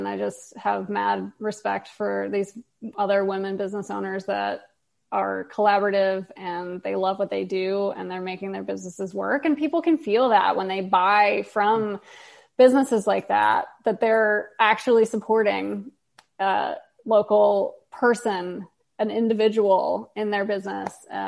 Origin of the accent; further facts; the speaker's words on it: Maryland, United States; I'm from up north. I'm from Maryland.